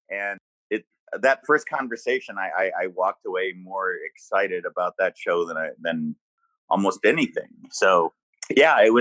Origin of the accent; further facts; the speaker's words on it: Los Alamos, New Mexico, United States; also born or lived in Albuquerque; I grew up in Los Alamos and in Albuquerque, New Mexico, and they had a PBS station that was a little more free form and a little more experimental.